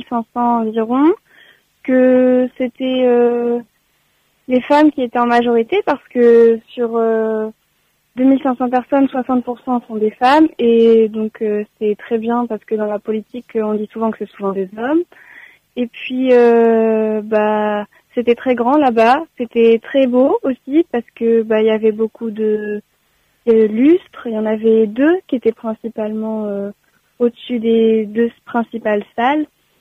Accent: Centre-Val de Loire, France; je viens du Loir-et-Cher, et puis voilà.

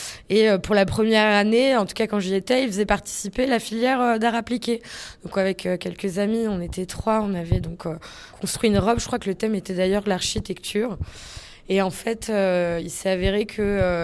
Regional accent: Paris, Île-de-France, France; Je suis donc née à Paris. J'ai grandi à Paris et je suis fille d'artisan

